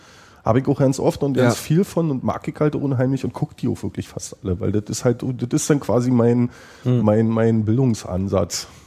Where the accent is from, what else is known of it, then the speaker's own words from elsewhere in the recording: East Germany, Germany; Ich bin ja im Osten groß geworden